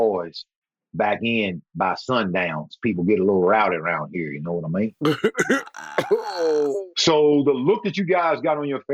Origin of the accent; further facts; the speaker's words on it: the South, United States; because again, you know, I'm from the South.